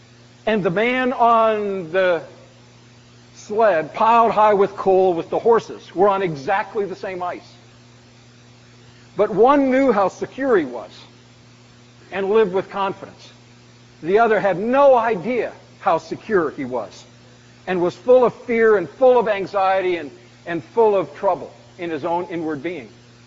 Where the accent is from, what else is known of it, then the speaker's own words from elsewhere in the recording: British Columbia, Canada; And even though I'd grown up in Canada, growing up on the West Coast, I'd never seen a frozen river before.